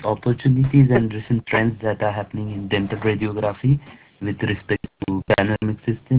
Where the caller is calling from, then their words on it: India; Yes, I'm calling from India.